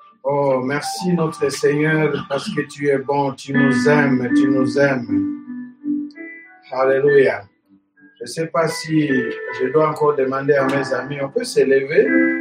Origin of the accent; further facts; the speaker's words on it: DR Congo; que rentrer chez moi en République démocratique du Congo